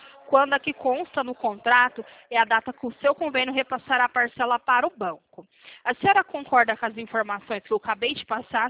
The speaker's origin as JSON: {"language": "Portuguese", "town": "Franca", "region": "São Paulo", "country": "Brazil", "said": "sou de Franca."}